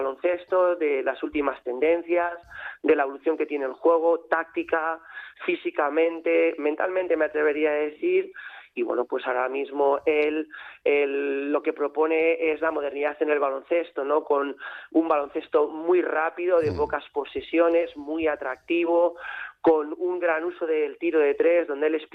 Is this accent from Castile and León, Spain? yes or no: yes; Valladolid, Castile and León, Spain; No me sorprendió, y aquí juego con ventaja. Yo soy de Valladolid